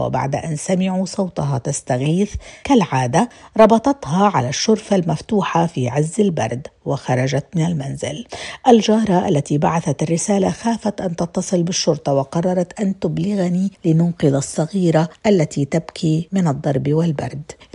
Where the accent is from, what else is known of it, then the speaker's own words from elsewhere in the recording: Jordan; لسنوات طويلة كتبت مقالات وشاركت بحملات في بلدي الأردن